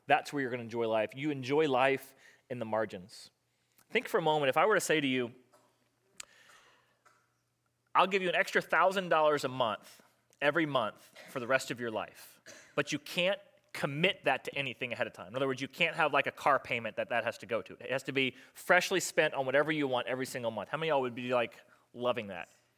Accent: Florida, United States; I grew up in South Florida.

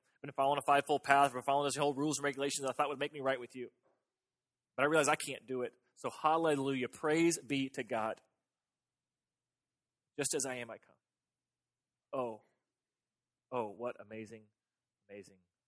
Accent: United States; That you have not pursued me simply because I'm an American

